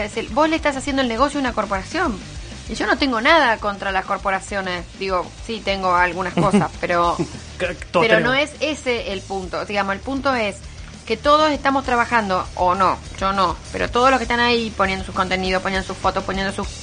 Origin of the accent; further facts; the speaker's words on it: Río Gallegos, Santa Cruz, Argentina; born there; Bueno, yo soy patagónica también, yo nací en Río Gallegos.